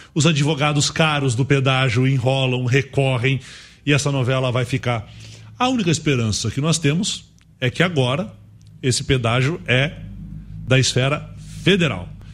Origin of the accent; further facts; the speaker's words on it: Curitiba, Paraná, Brazil; que eu sou curitibano, né?